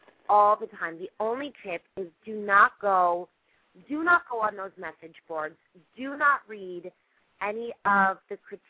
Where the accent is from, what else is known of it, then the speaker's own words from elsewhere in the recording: Las Vegas, Nevada, United States; Well, I'm from Vegas originally, and so I grew up, you know, not on the Strip, so I didn't understand the Vegas experience.